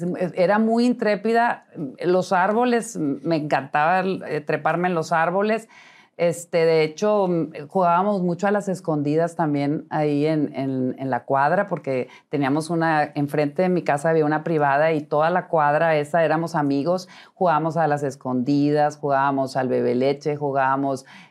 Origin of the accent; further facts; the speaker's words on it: Culiacán, Sinaloa, Mexico; Bueno, yo nací en Culiacán, Sinaloa. Entonces, allá en el campestre de Culiacán, nos íbamos con mi papá.